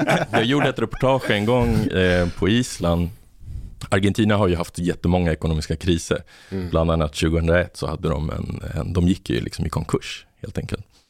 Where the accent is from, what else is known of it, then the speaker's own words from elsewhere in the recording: Botkyrka, Stockholm County, Sweden; När jag växte upp i Botkyrka, då var det så blandat. Det var liksom invandrare från alla håll. Så vårt gemensamma språk var ju svenska.